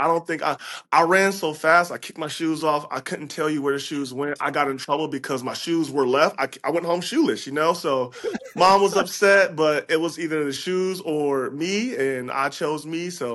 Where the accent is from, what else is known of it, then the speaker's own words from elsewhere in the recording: Detroit, Michigan, United States; Grew up in Detroit in the 90s. So it wasn't the best place to be. And I grew up in the heart of Detroit on the west side.